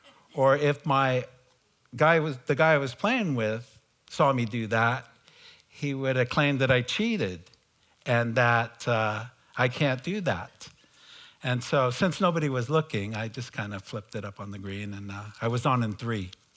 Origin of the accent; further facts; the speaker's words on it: San Bruno, California, United States; I grew up in San Bruno, just south of San Francisco. I went to a Catholic grammar school, Catholic high school.